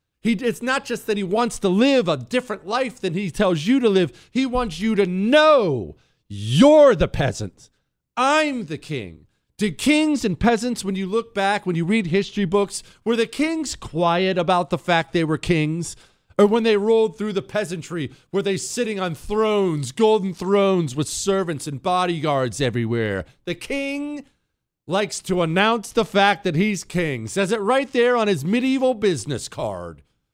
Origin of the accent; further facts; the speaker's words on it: Montana, United States; I grew up in Montana. Every single winter, people would die.